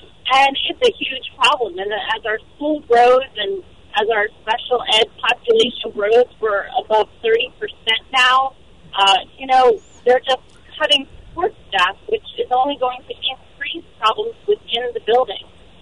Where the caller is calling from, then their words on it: Fairmount, Pennsylvania, United States; I'm calling from Fairmount.